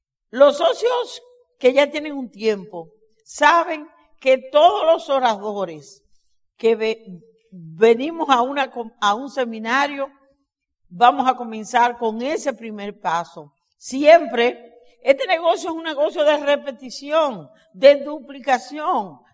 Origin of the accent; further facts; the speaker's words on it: Dominican Republic; Asimismo, en mi país, República Dominicana, muchísimas personas no conocen las bellezas que hay en nuestro país.